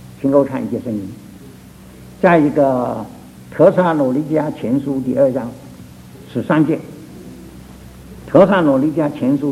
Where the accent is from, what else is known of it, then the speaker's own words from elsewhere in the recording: Fuzhou, Fujian, China; 我如果讲我这个福州，我是福州人的